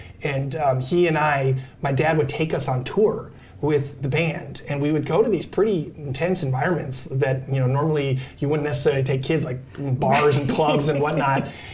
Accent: Amsterdam, North Holland, Netherlands; So I was actually born and raised in Amsterdam

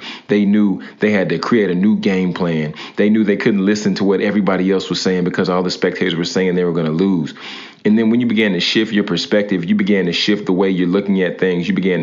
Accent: Baton Rouge, Louisiana, United States; And those of you who know, I'm from Baton Rouge.

